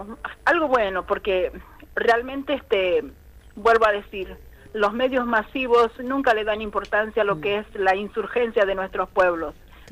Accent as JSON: {"language": "Spanish", "region": "Salta", "country": "Argentina", "first_language": "Chorote", "second_language": "Spanish", "said": "yo soy maestra bilingüe en la escuela, hablo wichí, hablo mi lengua materna, que es el wikinawosile, más conocido como chorote"}